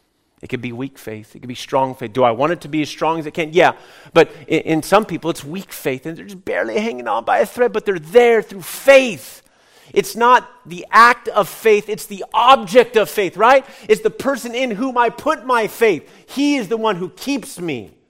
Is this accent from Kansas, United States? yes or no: no; California, United States; I don't know what you're talking about. I'm from California.